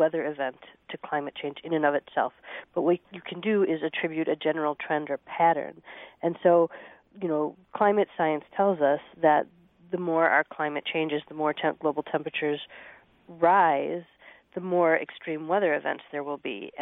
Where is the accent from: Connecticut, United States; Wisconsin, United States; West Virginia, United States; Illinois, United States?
Illinois, United States; I'm from Illinois, actually